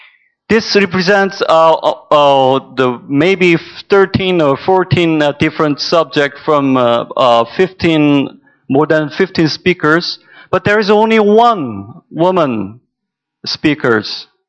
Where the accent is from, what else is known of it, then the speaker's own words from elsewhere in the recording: South Korea; from South Korea.